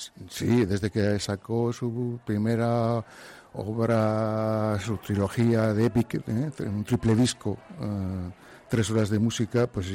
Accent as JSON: {"language": "Spanish", "town": "Bilbao", "region": "Basque Country", "country": "Spain", "tie": "born or raised there", "also_born_or_lived": "San Sebastián", "said": "aunque soy donostiarra por parte de parto, ya que nací en la clínica San Sebastián, pues soy bilbaíno hasta la médula"}